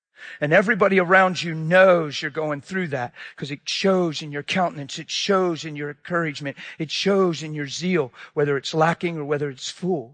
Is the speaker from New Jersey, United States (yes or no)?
no; New York City, New York, United States; I don't know about you, but I grew up in New York City.